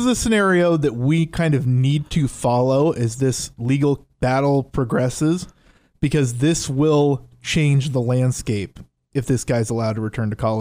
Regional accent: Seattle, Washington, United States; We mentioned earlier, I grew up in the Seattle area.

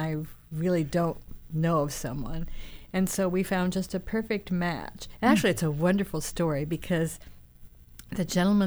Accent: Salem, United States; Well, I grew up in Salem. I'm a product of this school district.

